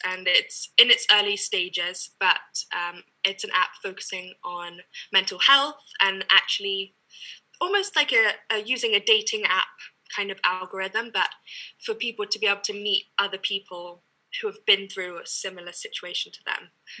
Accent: South East England, United Kingdom; now in France; I was born in Surrey and have lived there pretty much my whole life. I went to a boarding school before I moved out here, and now I'm in France.

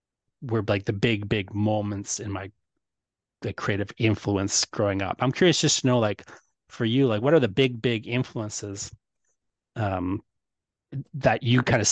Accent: England, United Kingdom; I'm English and I completely agree.

